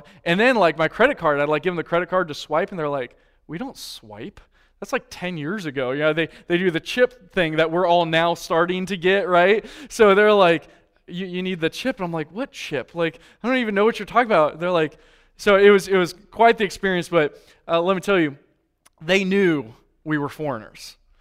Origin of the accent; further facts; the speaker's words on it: Laguna Hills, California, United States; born there; also born or lived in Japan; You know, I was born in California. I was born in Laguna Hills, actually.